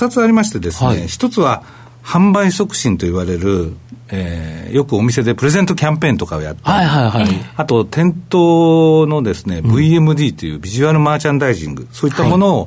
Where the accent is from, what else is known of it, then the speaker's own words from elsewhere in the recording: Kitakyushu, Fukuoka, Japan; あの私、北九州の小倉出身でございまして、